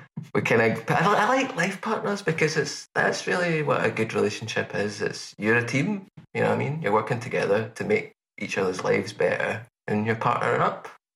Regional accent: Scotland, United Kingdom; I also feel like it was the best Scottish one, but yeah, I don't really like being hemmed in as just a Scottish person.

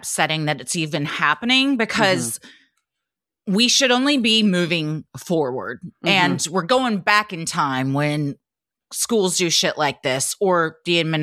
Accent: Lexington, North Carolina, United States; When I was 18, I was working in a pizza shop in my hometown, Lexington, North Carolina. I haven't lived there since about the time this happened.

